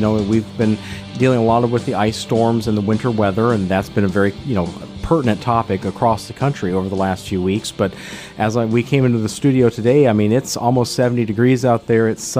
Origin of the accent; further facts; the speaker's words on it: Midwest, United States; I remember growing up in the Midwest that we would see that often when a big thunderstorm would come in.